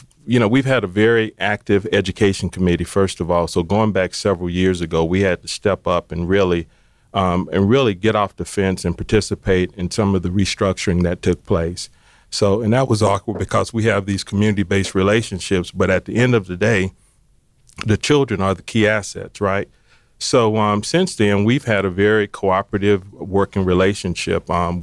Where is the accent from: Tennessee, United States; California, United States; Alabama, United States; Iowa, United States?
Alabama, United States; Prichard; I grew up in Pritchard, Alabama. And if you're not familiar with Pritchard, Mobile is a suburb.